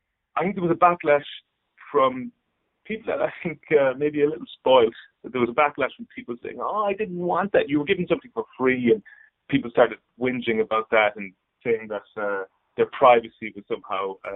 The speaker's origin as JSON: {"language": "English", "country": "Ireland", "tie": "born or raised there", "said": "growing up in Ireland in the 80s and 90s"}